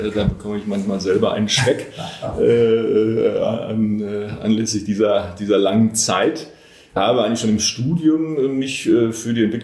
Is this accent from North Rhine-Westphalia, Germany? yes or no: yes; Bochum, North Rhine-Westphalia, Germany; in meine Heimatstadt Bochum zu fahren